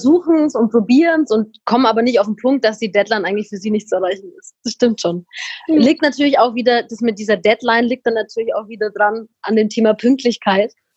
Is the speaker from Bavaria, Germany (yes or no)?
yes; Bavaria, Germany; bei uns in Franken sagt man, spinnerte 5 Minuten.